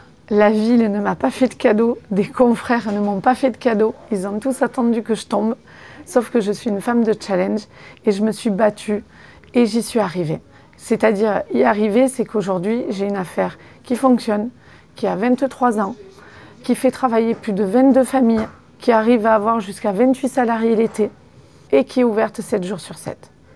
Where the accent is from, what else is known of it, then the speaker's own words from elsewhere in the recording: Vaison-la-Romaine, Provence-Alpes-Côte d'Azur, France; moi je suis issue de Vaison-la-Romaine. Et un petit village qui a été connu il y a très très longtemps à cause des inondations.